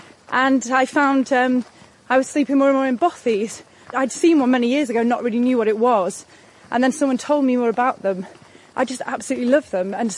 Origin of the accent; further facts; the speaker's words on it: Wales, United Kingdom; I grew up right near Snowdonia National Park in North Wales, so the mountains were right there, the wild areas were right there